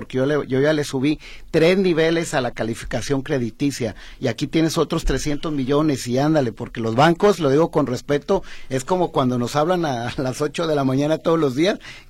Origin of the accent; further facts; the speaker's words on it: Tonalá, Jalisco, Mexico; los habitantes en Tonalá que decimos que nacimos en Tonalá, físicamente no nacimos, nacimos en una clínica fuera del municipio y nos registraron en Tonalá.